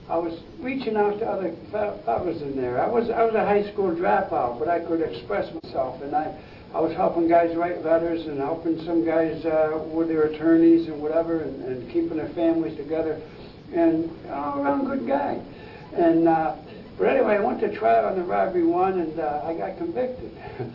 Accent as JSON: {"language": "English", "town": "Syracuse", "region": "New York", "country": "United States", "tie": "born or raised there", "said": "the friends were grabbing me back to my hometown, Syracuse"}